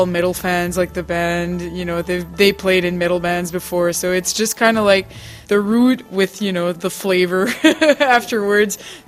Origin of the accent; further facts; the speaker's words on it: New Brunswick, Canada; Yeah, I'm from New Brunswick, which is really on the maritime, like, eastern Canada.